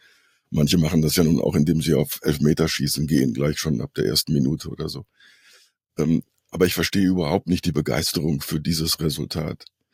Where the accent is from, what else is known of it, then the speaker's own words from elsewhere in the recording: North Rhine-Westphalia, Germany; Ich komme aus Südwestfalen.